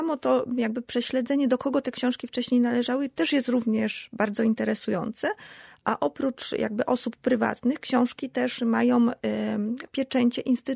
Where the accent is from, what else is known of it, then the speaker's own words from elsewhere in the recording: Kraków, Lesser Poland, Poland; jestem rodowitą krakowianką